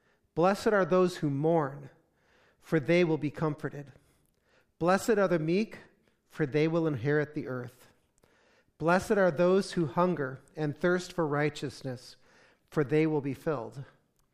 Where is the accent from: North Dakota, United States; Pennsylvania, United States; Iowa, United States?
North Dakota, United States; you guys know I'm from North Dakota, right? And North Dakota is known for a lot of things, but it's not known for crowds.